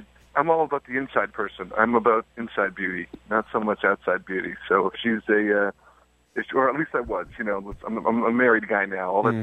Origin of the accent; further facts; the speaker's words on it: Toronto, Ontario, Canada; I'm also from Toronto. So Toronto is, probably as American city, you know, in Canada that there is, you know, 3 million people, you know, very diverse population.